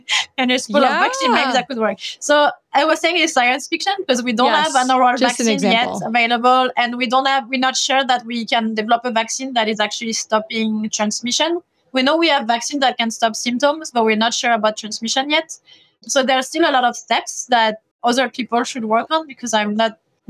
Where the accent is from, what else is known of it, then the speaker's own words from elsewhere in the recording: France; English is a second language; So I'm French, as you got from the introduction and from my accent, maybe.